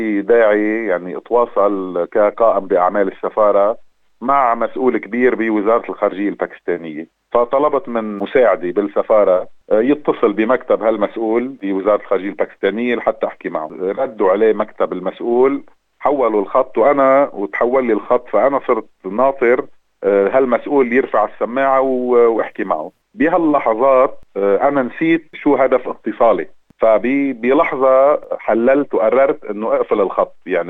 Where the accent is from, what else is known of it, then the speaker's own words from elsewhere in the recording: Tripoli, North Governorate, Lebanon; moved away as an adult; also born or lived in Sierra Leone / Morocco; بعد المغرب انتقلنا على لبنان، درست ونشأت في مدينة طرابلس بشمال لبنان. دراسة الجامعية عملتها ببيروت بالجامعة الأمريكية ببيروت